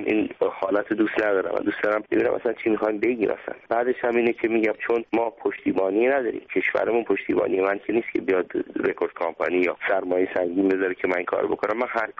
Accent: Iran; من که ایرانی هستیم و این دستگاه های ایرانی تنها چیزیه که موزیک ما رو سوا میکنه از بقیه دنیا

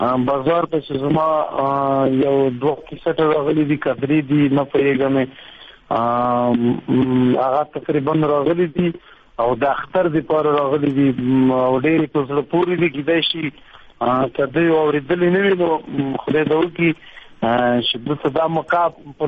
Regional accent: Paktia, Afghanistan; او زه د پکتیا یم.

